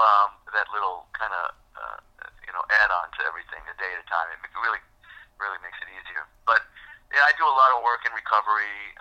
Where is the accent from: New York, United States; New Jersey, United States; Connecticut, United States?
New York, United States; Bronx; I'm a New York guy. I grew up in the Bronx